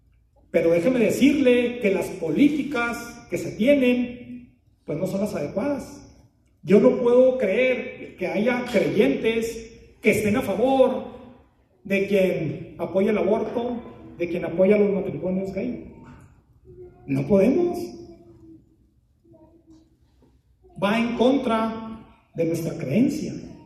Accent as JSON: {"language": "Spanish", "country": "Mexico", "said": "Y si de por sí, como cultura mexicana, somos reacios a la autoridad, y eso desde chiquitos, ¿eh?"}